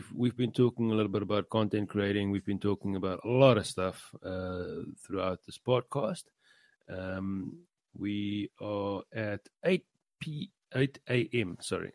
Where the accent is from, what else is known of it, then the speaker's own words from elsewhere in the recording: Cape Town, Western Cape, South Africa; And we are from sunny South Africa. We're from Cape Town.